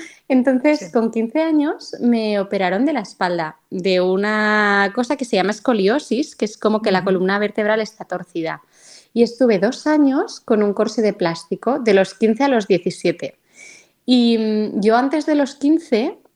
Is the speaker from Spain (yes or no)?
yes; Barcelona, Catalonia, Spain; Que vivo en España, que en teoría es un país católico. Bueno, yo soy de Barcelona